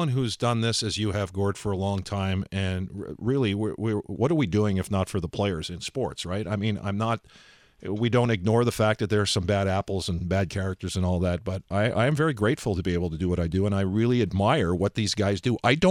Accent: Montreal, Quebec, Canada; people my age growing up in Montreal

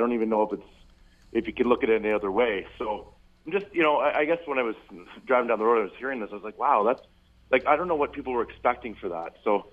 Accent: Vancouver, British Columbia, Canada; now in Bridgewater, Canada; I'm from Vancouver. I moved here 6 years ago

